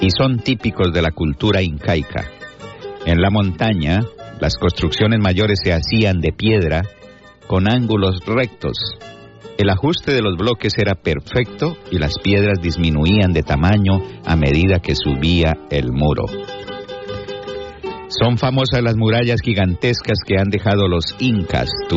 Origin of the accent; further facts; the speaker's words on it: Tolima, Colombia; Soy del Tolima, soy tolimense.